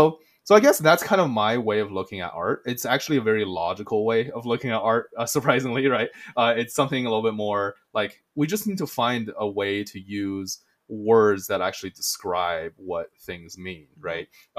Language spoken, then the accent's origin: English; China; So I grew up in China.